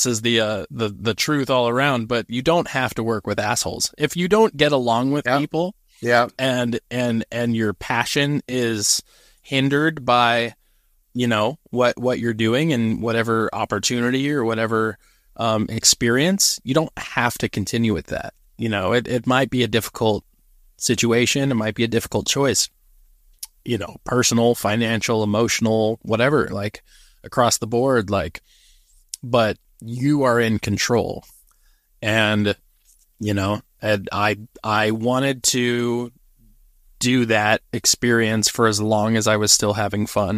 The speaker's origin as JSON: {"language": "English", "town": "Santa Cruz", "region": "California", "country": "United States", "tie": "born or raised there", "said": "It was sold out show, which was just amazing. Especially thanks in part to … also my hometown."}